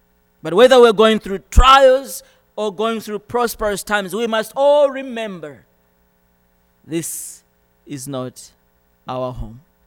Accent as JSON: {"language": "English", "country": "Malawi", "said": "In my country, my home country, Malawi, the laws are very strict. You cannot have dual citizenship."}